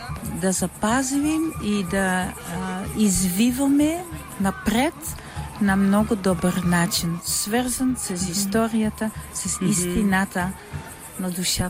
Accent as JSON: {"language": "Bulgarian", "country": "Netherlands", "second_language": "Bulgarian", "lives_now": "Bulgaria", "said": "съм от Холандия, малко говоря български"}